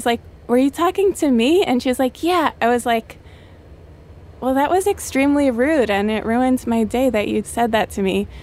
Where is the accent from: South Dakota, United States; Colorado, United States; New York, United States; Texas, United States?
New York, United States; New York City; that is not familiar to me as a New Yorker.